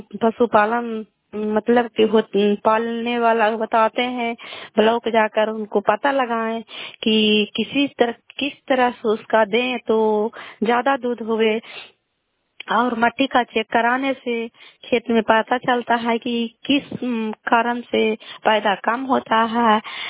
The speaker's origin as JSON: {"language": "Hindi", "town": "Kalyanpur", "region": "Bihar", "country": "India", "said": "घर कल्याणपुर वाली बेलसी पंचायत तरखानशाने जिला लालंदा का निवासी हूँ।"}